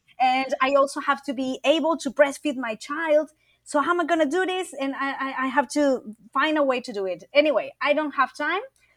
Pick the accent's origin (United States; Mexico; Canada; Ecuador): Mexico; Chiapas; also born or lived in Mexico City / Oaxaca; So I'm Mexican. I live in Mexico. I was born in Mexico City, but at a very young age, we moved to Chiapas. So I grew up in Chiapas and Oaxaca